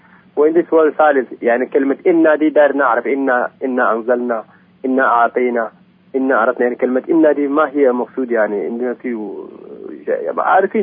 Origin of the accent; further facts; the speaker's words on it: Sudan; now in Afula, Israel; انا من عفولة، من اخوانكم السودانيين الموجودين هون المهاجرين